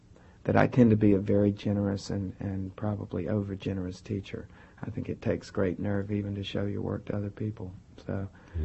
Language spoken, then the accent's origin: English; Midwest, United States; also born or lived in South; I grew up in the Midwest and all over the place, so I have kind of an outsider's viewpoint of being a Southerner. I was a Yankee before I was a Southerner, really.